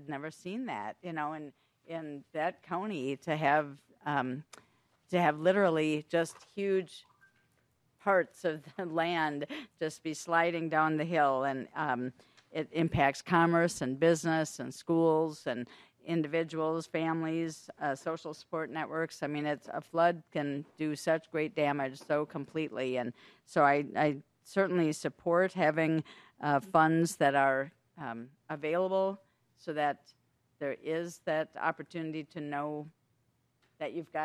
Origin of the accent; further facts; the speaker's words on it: Houston, Minnesota, United States; and I'm originally from Houston